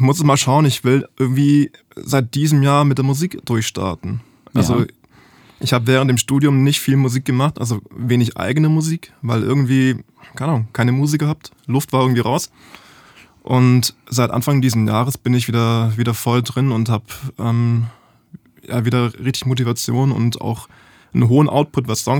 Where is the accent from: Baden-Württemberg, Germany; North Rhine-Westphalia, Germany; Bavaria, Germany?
Baden-Württemberg, Germany; Hildrizhausen; Also ich komme also aus dem Böblinger Sindelfingerraum.